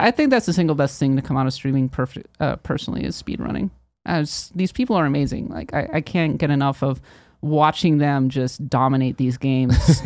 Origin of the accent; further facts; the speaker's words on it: St. Paul, Minnesota, United States; St. Paul, Minnesota.